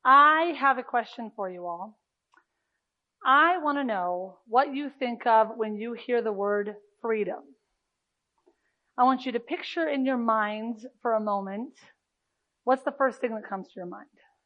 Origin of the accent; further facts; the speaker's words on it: United States; I grew up here in America, and when you grow up here in America